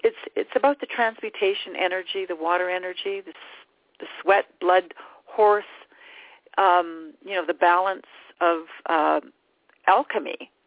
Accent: Canada; Canada is second in the standings and has been for a few days now, and I'm Canadian.

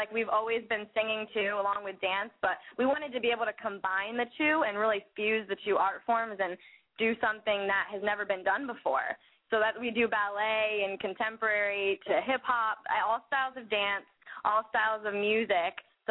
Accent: Syracuse, New York, United States; also born or lived in Jacksonville, Florida; now in Miami, United States; Well, we're from Syracuse, New York, and that's where we were born. And we moved down to Jacksonville, Florida, and then we both moved to Miami

